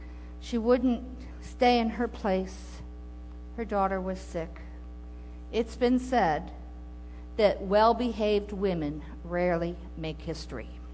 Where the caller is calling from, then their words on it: Rochester, New York, United States; I come to you from Rochester, New York, which is also the home of Susan B. Anthony.